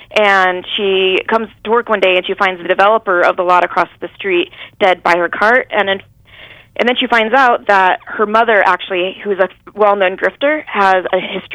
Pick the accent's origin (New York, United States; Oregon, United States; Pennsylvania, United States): Oregon, United States; Portland; Well, I was born in Oregon, and I spent most of my life, other than a year in Finland, here.